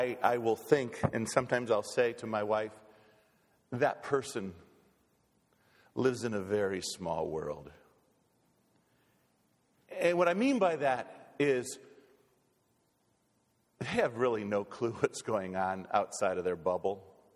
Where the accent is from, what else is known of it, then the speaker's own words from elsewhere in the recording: Wisconsin, United States; You know, we're Packer fans because we grew up in Wisconsin.